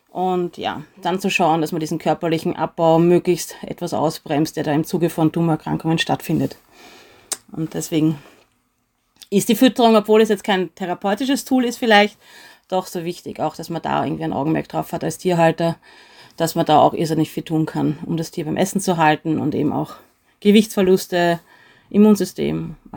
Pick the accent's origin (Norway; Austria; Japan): Austria; Man hört, ich komme aus Österreich, ich wohne in Wien